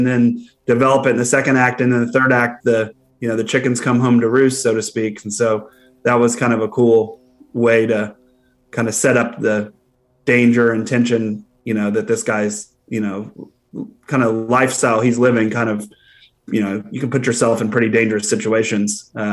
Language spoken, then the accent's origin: English; Austin, Texas, United States; I'm from Austin, grew up in Austin and moved to New York, went to film school at NYU. And then I was back in Austin.